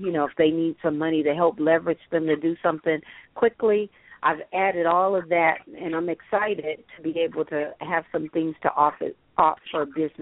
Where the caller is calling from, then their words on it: Fort Worth, Texas, United States; I'm calling from Fort Party Worth.